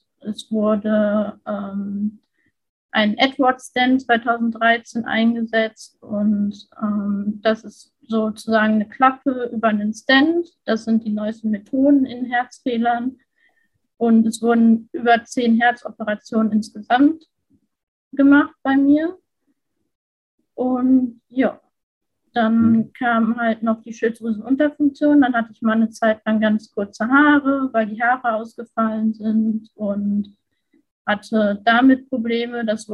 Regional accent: Dortmund, North Rhine-Westphalia, Germany; ich bin 26 Jahre alt und ich komme aus NRW, aus Dortmund

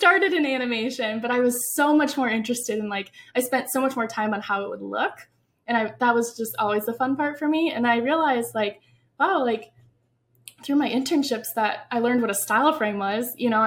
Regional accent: Wisconsin, United States; well, I'm from Wisconsin and I currently live in Wisconsin with my husband and our little golden retriever, Rose.

